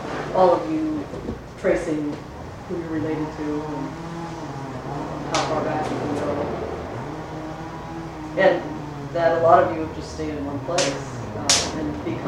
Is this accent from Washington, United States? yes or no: no; Wisconsin, United States; also born or lived in Japan / Florida; And so I was born in Wisconsin. I was in Japan until I was in first grade. And then we went to Florida. We left there when I was in third grade.